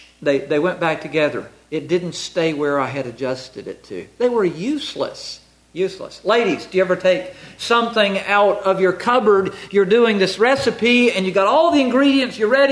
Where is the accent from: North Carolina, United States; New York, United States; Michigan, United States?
North Carolina, United States; I'm from North Carolina. Down in North Carolina, we do have poisonous snakes.